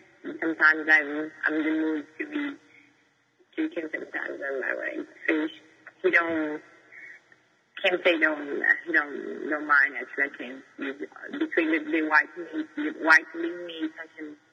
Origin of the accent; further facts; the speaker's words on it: Minas Gerais, Brazil; I'm from Minas Gerais. It's a big state in Brazil.